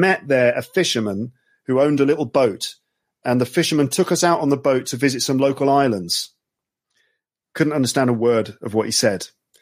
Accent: England, United Kingdom; I'm drinking English breakfast tea, or what we just call tea in England, with milk, of course.

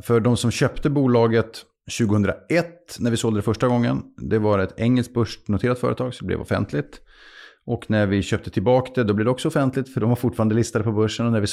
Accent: Luleå, Norrbotten County, Sweden; Jag är född i Luleå, uppvuxen på 80-talet.

